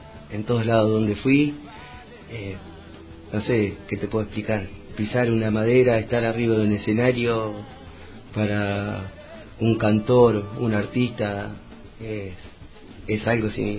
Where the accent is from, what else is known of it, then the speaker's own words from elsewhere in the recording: Rojas, Buenos Aires Province, Argentina; yo desde que viví en Rojas, nací en Rojas